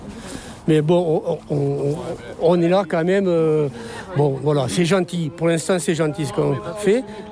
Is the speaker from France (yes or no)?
yes; Saint-Médard, France; born there; Moi, je suis né à Saint-Médard. Je n'ai pas envie que mon village soit détruit.